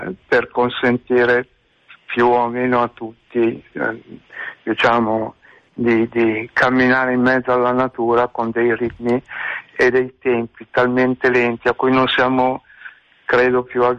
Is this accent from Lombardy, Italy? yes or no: yes; Canzo, Lombardy, Italy; Io sono di Canzo, che è un paese di circa 5.000 abitanti vicino a Milano, facilmente raggiungibile anche in treno